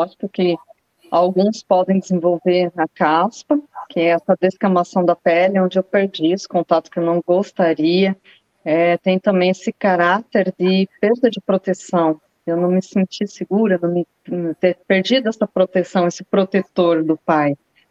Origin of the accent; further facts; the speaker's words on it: Araraquara, São Paulo, Brazil; now in Brusque, Brazil; Sou do interior de São Paulo, pertinho ali, em Araraquara, viu, André? Minha cidade natal. Mas estou aqui em Brusque, já há 12 anos.